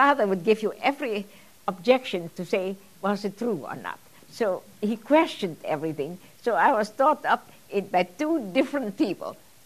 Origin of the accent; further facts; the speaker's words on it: Australia; And of course, I grew up in Australia, and as I said, I went to Australia and left.